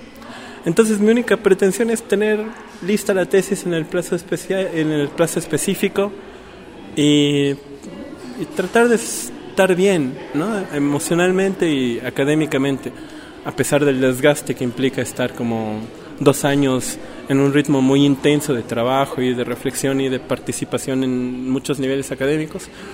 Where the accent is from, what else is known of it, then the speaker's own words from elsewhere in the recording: Bolivia; soy de Bolivia, estoy en la maestría de sociología